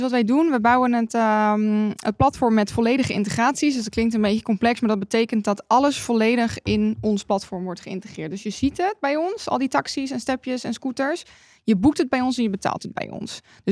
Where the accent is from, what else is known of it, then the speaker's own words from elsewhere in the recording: Breda, North Brabant, Netherlands; ik ben een ras echte Brabander. Opgegroeid in Breda.